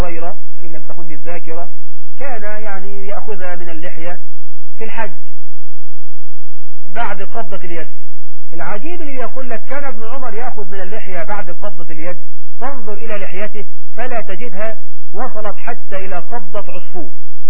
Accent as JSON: {"language": "Arabic", "country": "Egypt", "said": "احنا عندنا في مصر 9 مليون عالس"}